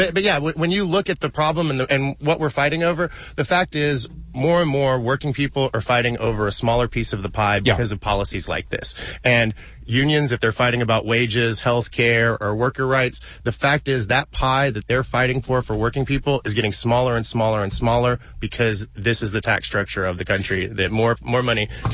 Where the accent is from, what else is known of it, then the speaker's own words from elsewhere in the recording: Houston, Texas, United States; I'm born and raised in Houston. I've been a Texan my whole life.